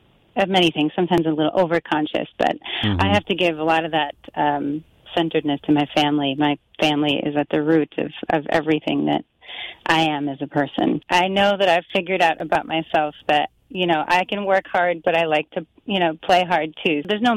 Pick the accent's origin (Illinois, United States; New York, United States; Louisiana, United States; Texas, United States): New York, United States; Westchester and Putnam County, like Mamaroneck and Yorktown, Mount Kisco, Chappaqua. But I really call my hometown Mayapak because that's where we lived the longest and went to high school, and lots of great things happened there.